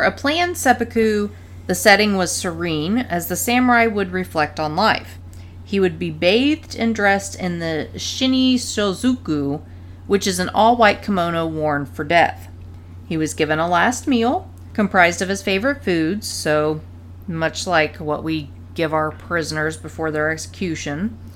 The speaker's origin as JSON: {"language": "English", "country": "United States", "said": "because we, as an American people, don't generally know how to write Japanese."}